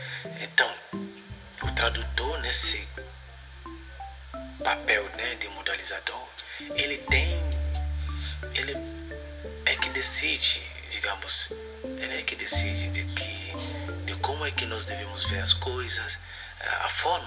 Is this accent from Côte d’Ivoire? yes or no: yes; Gomorokura, north, Côte d’Ivoire; Eu sou de Gomorokura, é uma vila situada no norte da Costa do Marfim, que recentemente se tornou subprefeitura.